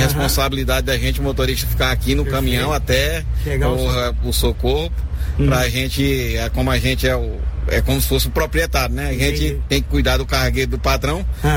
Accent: Teresina, Piauí, Brazil; now in Floresta, Brazil; Sou natural de Teresina, no Piauí.

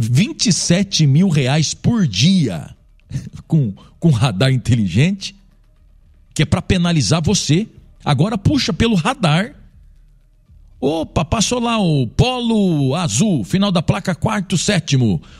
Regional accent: Londrina, Paraná, Brazil; Eu como londrinense, eu tenho vergonha, cara.

